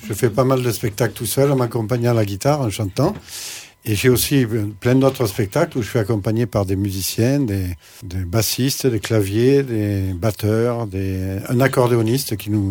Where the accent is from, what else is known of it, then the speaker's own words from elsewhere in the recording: Morocco; born there; parce que je suis né au Maroc, et je me souviens au Maroc que je me baignais dans un trou d'eau